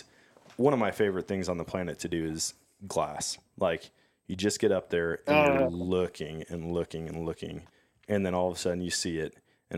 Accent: Wisconsin, United States; Like growing up in Wisconsin, whitetail hunting, like you shoot an animal and it's like, yeah, if you get a follow-up shot, great.

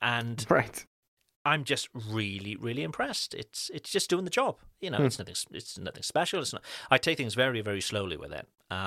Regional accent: United Kingdom; now in France; Because as with British parents, our babies are British.

